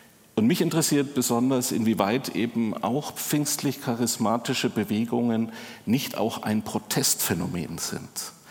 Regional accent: Munich, Bavaria, Germany; Ich komme ja aus München.

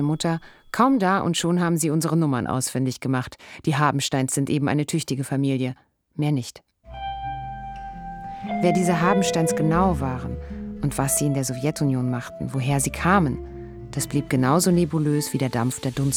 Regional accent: Germany; born there; Seitdem ich denken kann, hatte ich ein gespaltenes Verhältnis zu meinem Geburtsland, der Bundesrepublik Deutschland.

